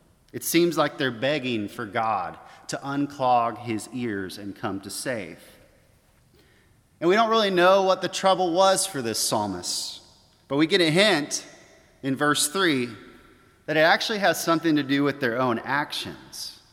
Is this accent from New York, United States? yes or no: no; Springfield, Missouri, United States; I grew up in Springfield, Missouri. And every so often in the midsummer heat, we would go down to the city of Branson.